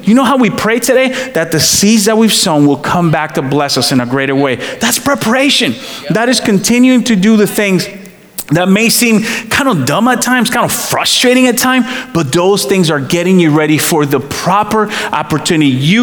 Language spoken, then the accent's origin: English; India; Obviously, I come from India.